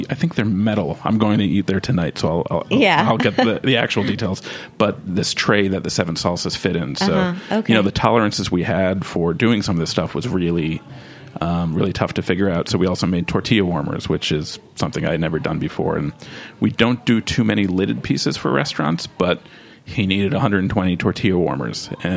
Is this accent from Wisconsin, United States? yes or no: no; New York, United States; I grew up in New York, like I said, so I named stuff after New York.